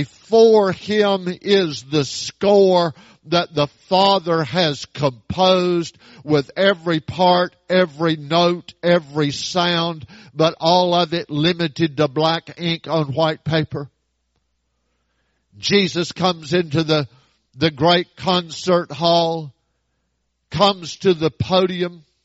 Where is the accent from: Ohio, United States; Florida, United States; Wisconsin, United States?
Florida, United States; Tampa; And we're from Tampa, the lightning capital of the world. I know what thunder sounds like.